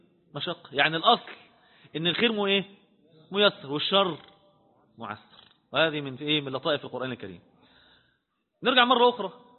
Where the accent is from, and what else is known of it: Egypt